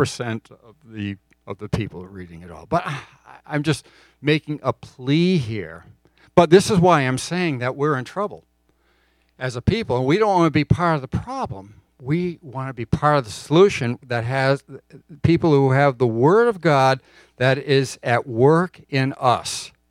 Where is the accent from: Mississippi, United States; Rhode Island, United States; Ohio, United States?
Rhode Island, United States; You know, I grew up in Rhode Island.